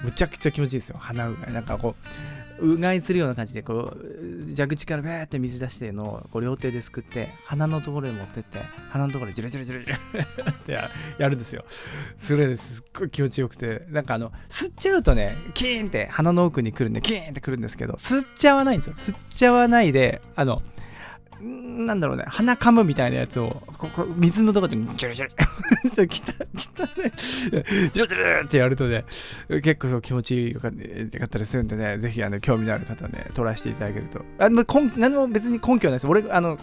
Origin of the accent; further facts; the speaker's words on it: Sendai, Miyagi, Japan; 私はね出身が宮城な、宮城っていうか生まれが宮城で、幼少期は宮城で仙台市にいたので、で仙台に住んでいたその、まあ、親戚の家も今仙台に全部あるんですけど